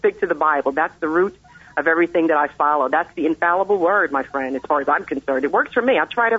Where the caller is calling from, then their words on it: Philadelphia, Pennsylvania, United States; Well, this morning I'm outside of Philadelphia, Pennsylvania, the city of brotherly love.